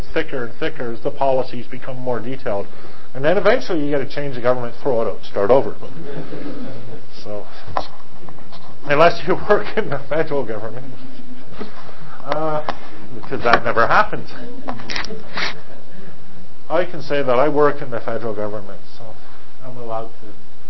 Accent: Montreal, Quebec, Canada; I'm an inlander, right? I'm from Montreal.

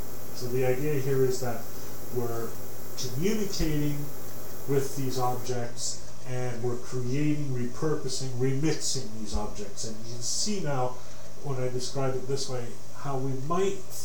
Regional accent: Canada; The longer answer is, I'm a Canadian

